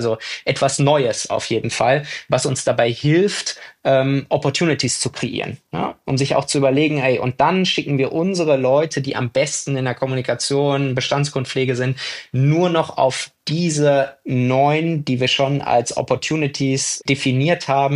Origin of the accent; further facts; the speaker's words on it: North Rhine-Westphalia, Germany; ja, also ich komme aus dem Ruhrgebiet